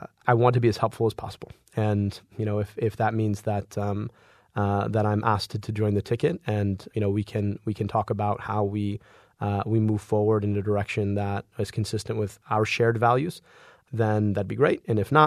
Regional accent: Michigan, United States; going back and forth between here and Egypt, and back and forth between where I grew up in Oakland County and Detroit.

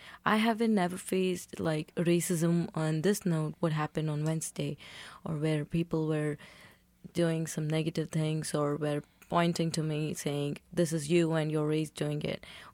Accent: Hyderabad, Telangana, India; I come from Hyderabad, and it's the world's second largest and best city when compared to a few statistics. And I carry a lot of pride when I say that I belong to Hyderabad.

